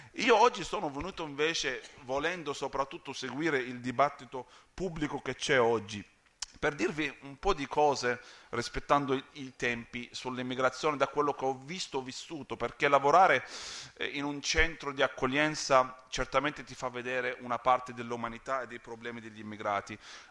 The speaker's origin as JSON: {"language": "Italian", "town": "Nazareth", "region": "Northern District", "country": "Israel", "said": "io sono musulmano, a parte il fatto che sono di Nazareth, quindi proprio Gesù è un mio compaesano"}